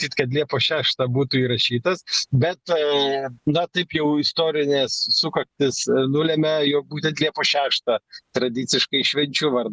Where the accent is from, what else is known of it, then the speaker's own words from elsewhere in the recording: Anykščiai, Utena County, Lithuania; aš esu iš Anykščių